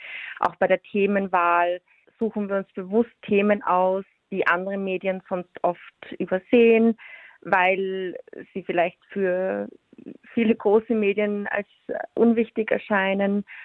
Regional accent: Vienna, Austria; accent: Viennese; Ich bin 32 Jahre, komme aus Wien, wie man vielleicht an meinem Akzent erkennen kann.

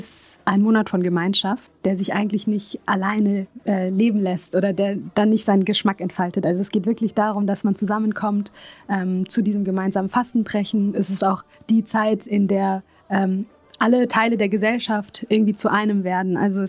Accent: Freiburg, Baden-Württemberg, Germany; Ich bin in Littenweiler und im Freiburger Osten sozusagen aufgewachsen

